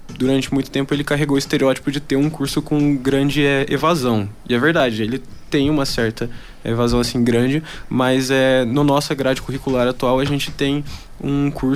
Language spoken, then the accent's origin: Portuguese; Londrina, Paraná, Brazil; Sim, sou de Londrina.